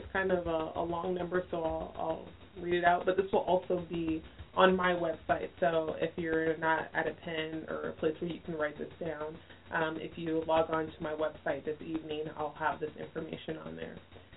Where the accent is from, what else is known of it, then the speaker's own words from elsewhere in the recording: Oceanside, California, United States; I grew up in Oceanside mainly, and I was a military brat, but I didn't have to move around.